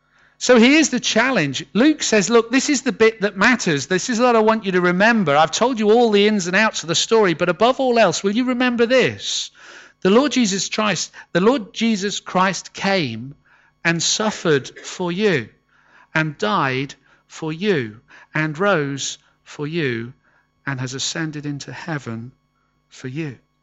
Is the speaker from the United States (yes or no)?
no; North West England, United Kingdom; moved away as an adult; now in England; I was driving over from, I grew up in the Northwest, and I was driving over here to the east of the country to my year out place. I was 18 years old